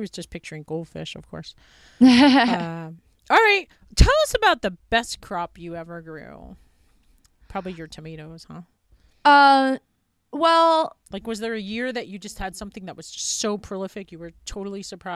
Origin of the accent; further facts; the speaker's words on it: New York, United States; now in Montana, United States; growing up in New York, I never knew which way was east, west, north, or south. But after living in Montana, everything I think about is north, south, east, or west.